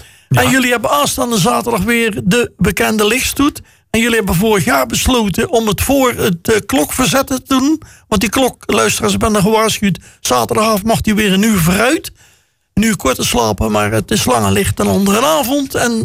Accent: Woensdrecht, North Brabant, Netherlands; ik kom ook uit het Woensdrechtse, tenminste de gemeente Woensdrecht.

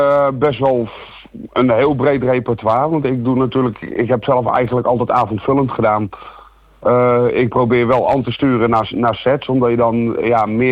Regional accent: Alphen aan de Rijn, South Holland, Netherlands; ik kom uit Alphen aan de Rijn

